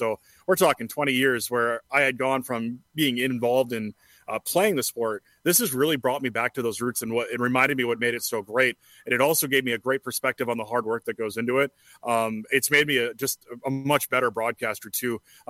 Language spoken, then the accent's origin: English; Wisconsin, United States; I grew up in the Chippewa Valley in northern Wisconsin, so I'm used to lakes and stuff